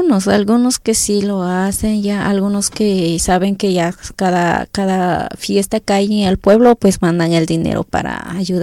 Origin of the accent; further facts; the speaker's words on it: Guerrero, Mexico; first language Tlapanec; yo vengo del estado de Guerrero, México.